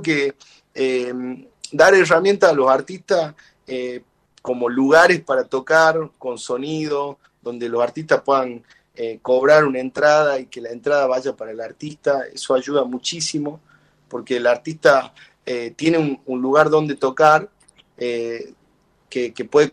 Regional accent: El Carmen, Jujuy, Argentina; las canciones y los sonidos de mi tierra, que es Jujuy

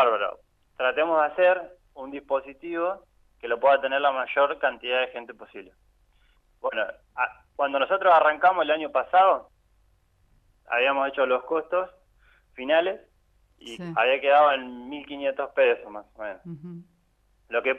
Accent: Santa Rosa, La Pampa, Argentina; Yo soy de Santa Rosa, La Pampa

